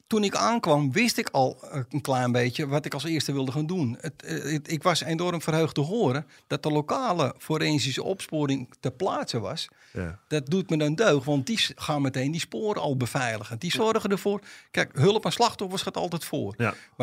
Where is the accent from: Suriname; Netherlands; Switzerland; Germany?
Netherlands; Amsterdam, North Holland; als Amsterdammer loop je altijd alleen lachen.